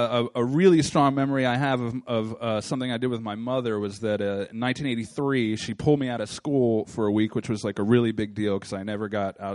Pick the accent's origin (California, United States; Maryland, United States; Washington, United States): Maryland, United States; Baltimore; So I'm a Baltimore native, born and bred in Charles Village. I'm the only child of an interracial marriage. My mother's African American, and my father was